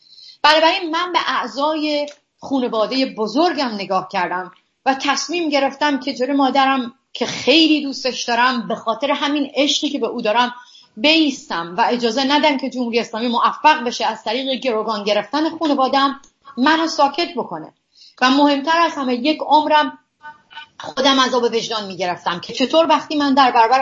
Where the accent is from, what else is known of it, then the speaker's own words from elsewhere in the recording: Iran; moved away; من در این 10 سالی که از ایران اومدم بیرون